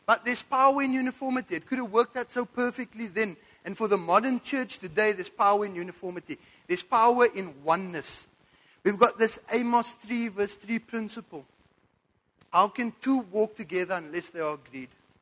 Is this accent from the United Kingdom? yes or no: yes; England, United Kingdom; And if I get it wrong, bear with me. I'm English.